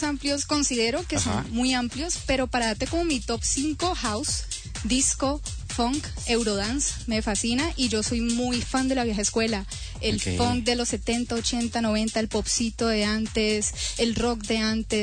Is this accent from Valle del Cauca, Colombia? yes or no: yes; Cali, Valle del Cauca, Colombia; ahí yo muestro a Cali, yo soy una caleña orgullosa, de verdad, y me encanta mostrar a mi ciudad